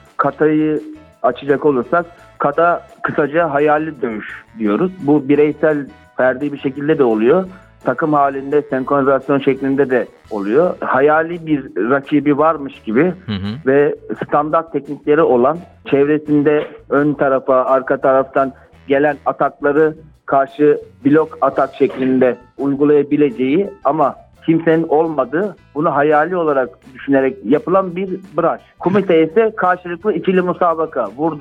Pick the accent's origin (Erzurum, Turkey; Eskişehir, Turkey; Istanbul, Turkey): Istanbul, Turkey; now in Düzce, Turkey; 1986 doğumlu. Aslen Düzceliyim, doğma büyüme İstanbul. Şu an hala da Düzce'de yaşıyorum.